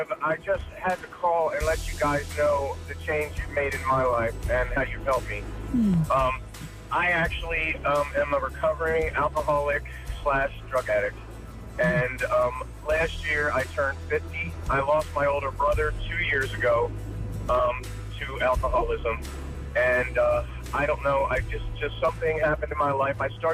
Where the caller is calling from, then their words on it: Arbutus, Maryland, United States; I'm from Arbutus.